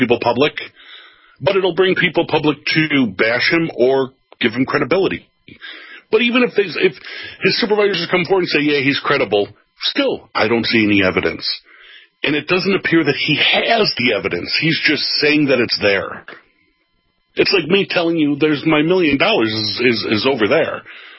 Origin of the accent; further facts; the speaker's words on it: New York, United States; I'm a New Yorker, remember, folks